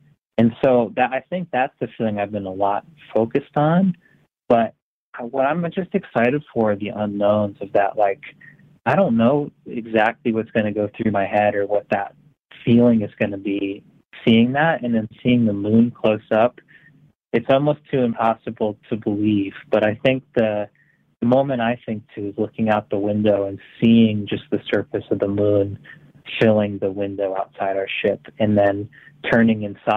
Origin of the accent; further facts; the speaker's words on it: Marlborough, Connecticut, United States; Absolute shout out to Marlboro, my hometown, obviously my parents